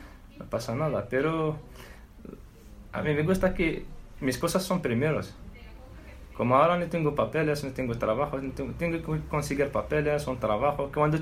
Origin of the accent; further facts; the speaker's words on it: Algeria; Spanish is a second language; moved away as an adult; En mi país estudié hasta el nivel bachillerato.